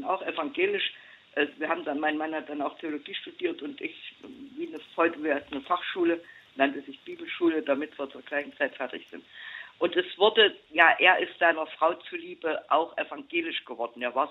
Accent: Jena, Thuringia, Germany; Und komme aus Jena und alles Thüringen. Mütterlich, väterlicherseits, außer vielleicht mal ein Franzos dazwischen

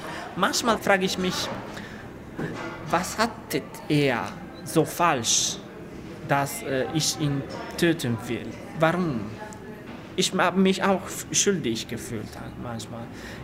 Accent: Italy; now in Germany; Ich habe meine Kindheit in meiner Geburtsstadt verbracht, in Italien.

